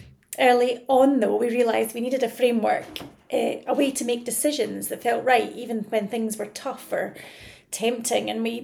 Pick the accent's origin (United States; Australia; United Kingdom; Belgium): United Kingdom; Edinburgh, Scotland; My dad worked in finance, my mum was a singer, and I grew up in and around Edinburgh, and it was a childhood full of horses and then more horses.